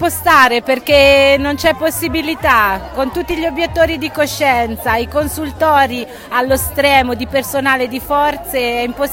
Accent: Senigallia, Marche, Italy; Da Senigallia.

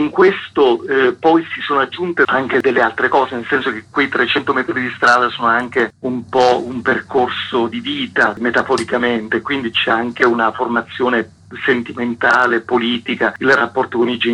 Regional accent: Calabria, Italy; Via del Popolo, più guarda, confesso anche la via dove ho sempre abitato, insomma nel mio paese calabro, una cittadina, una via che poi è una strada principale

